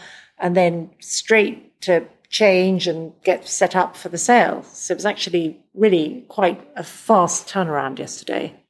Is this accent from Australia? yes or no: no; London, United Kingdom; I'm from London.